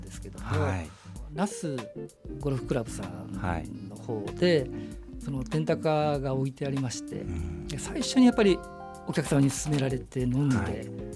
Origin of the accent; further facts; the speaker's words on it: Takarazuka, Hyogo, Japan; now in Utsunomiya, Japan; 兵庫県の宝塚の出身です。